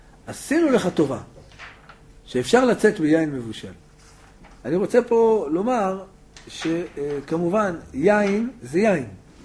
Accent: Jerusalem, Jerusalem District, Israel; אנחנו ירושלמים, לא בני ברקים.

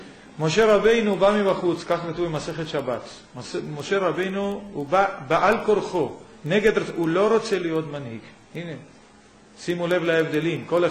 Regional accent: Yemen; now in Israel; זה מתימן, נכון? סוף העולם שמאלה, בערך שם נולדתי. אבל שם הייתה לנו קהילה יהודיה חמה, שבאתי לארץ

